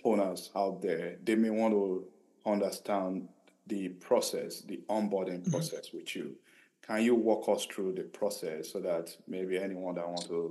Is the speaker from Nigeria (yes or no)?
yes; Nigeria; I'm from Nigeria, and I know that Nigerians, they are embracing technology.